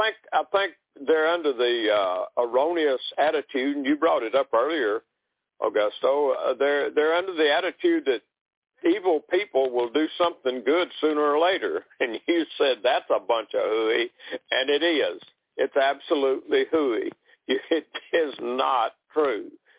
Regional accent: the South, United States; And I'm from the South, so that's how I talk, okay?

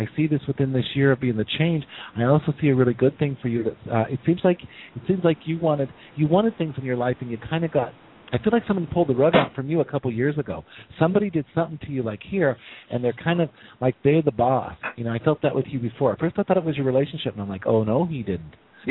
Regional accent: Wyoming, United States; And from that state where you come from, we were just talking, you're from my home state. And I, there's people up there that are just flat honoring. I can say it because I was and for years came from Wyoming.

